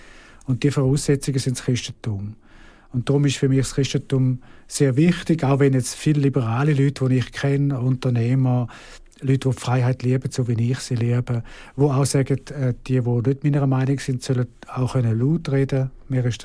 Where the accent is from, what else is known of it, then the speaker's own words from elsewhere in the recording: Switzerland; als Schweizer bin ich eigentlich ein liberaler Mensch.